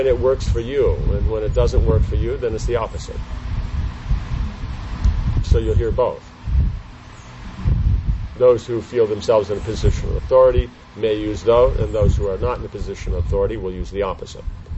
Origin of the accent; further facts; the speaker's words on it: United States; when they find out I'm from America, what's the question they ask?